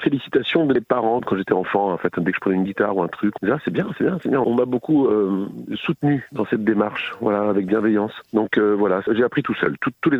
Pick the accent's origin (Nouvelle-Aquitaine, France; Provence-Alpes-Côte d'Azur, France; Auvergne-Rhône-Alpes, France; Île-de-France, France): Nouvelle-Aquitaine, France; La Rochelle; j'étais déjà sopraniste quand j'étais enfant à La Rochelle